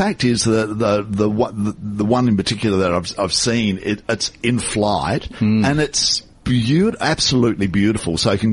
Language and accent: English; Adelaide, South Australia, Australia; I had one as a kid growing up in Adelaide.